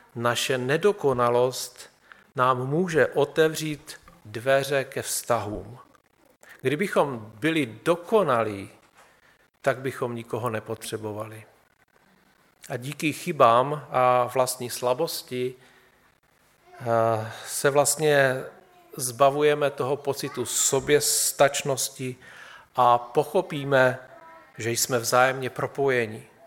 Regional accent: Bohemia, Czechia; tak on se ptal, odkud jsme, tak jsme říkali, že jsme z Čech.

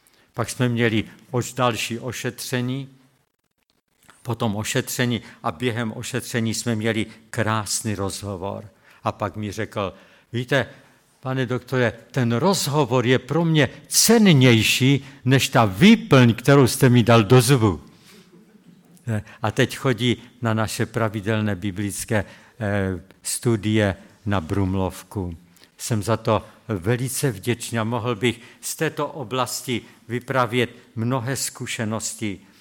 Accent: Silesia, Czechia; víte, my jsme tam ze Slezska jutřenka.

